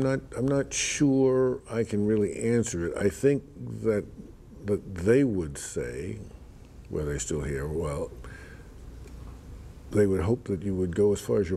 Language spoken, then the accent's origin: English; Brooklyn, New York, United States; born there; Well, I was born in the Bedford-Stuyvesant section of Brooklyn, and that was pretty rough